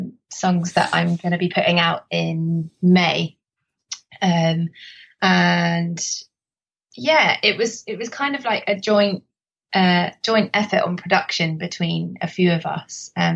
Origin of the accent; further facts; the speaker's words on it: London, United Kingdom; because I grew up around Richmond Park, the house that I spent my childhood in was on one of the roads that's got a pedestrian gate into the park.